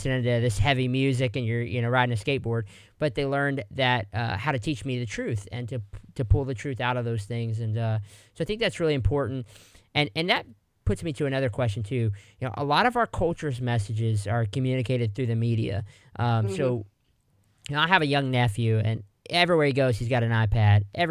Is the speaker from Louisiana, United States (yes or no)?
yes; Louisiana, United States; But, you know, even in Louisiana, man, I didn't really fit in. I'll just say that, you know, especially my hometown.